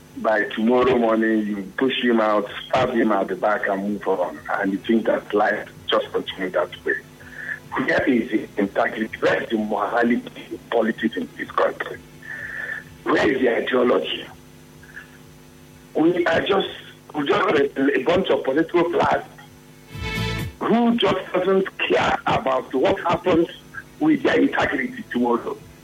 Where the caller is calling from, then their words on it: Port Harcourt, Rivers, Nigeria; Yeah, I'm calling from Arumakwu, Port Harcourt.